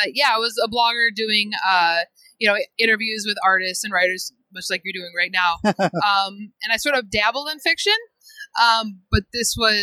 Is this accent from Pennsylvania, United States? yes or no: no; Michigan, United States; And it was during the ice storms that we had in the Midwest. I'm from Michigan.